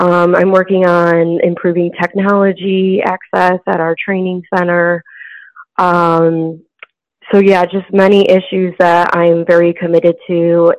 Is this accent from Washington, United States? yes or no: no; Michigan, United States; that was my situation growing up in Michigan, and then going to a training center and, like, being around a bus system for the first time